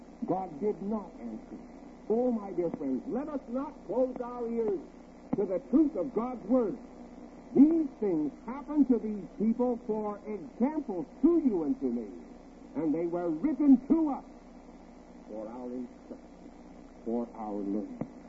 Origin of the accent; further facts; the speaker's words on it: West Coast, United States; He comes from the East Coast, and I'm from the West Coast